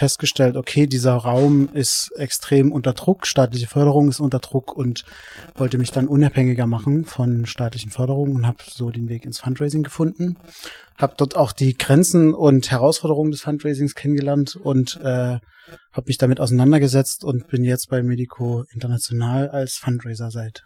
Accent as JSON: {"language": "German", "town": "Dresden", "region": "Saxony", "country": "Germany", "said": "Ich bin aus Dresden, habe dort lange Zeit in der politischen Bildung gearbeitet"}